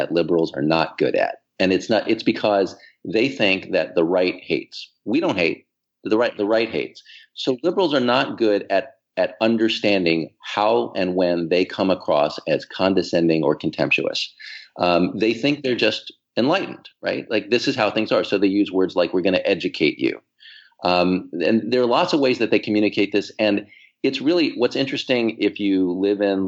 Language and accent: English; New Jersey, United States; And I'm from New Jersey.